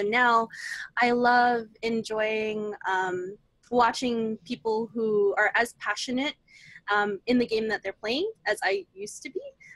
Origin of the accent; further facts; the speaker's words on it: Toronto, Ontario, Canada; Oh, born and raised in Toronto.